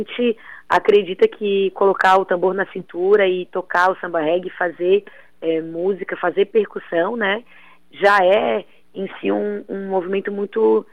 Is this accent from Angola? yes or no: no; Santa Catarina, Brazil; Não, eu sou manezinha.